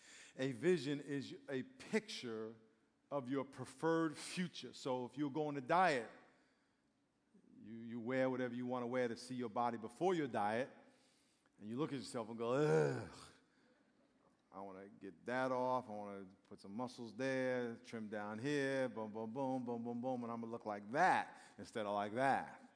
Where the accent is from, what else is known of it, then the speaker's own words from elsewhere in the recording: New York, United States; I grew up in New York